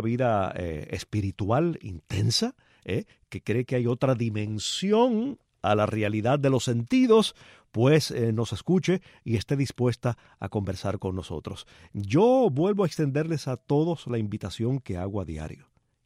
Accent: Cuba; moved away; aunque yo haya faltado físicamente de Cuba durante muchos años, como todos ustedes ya saben, me siento parte de ese pueblo.

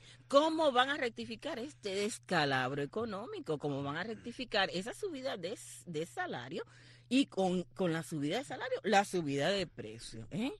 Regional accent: Cuba; hay muchos pueblecitos de Cuba, y estoy hablando del pueblo de donde yo soy.

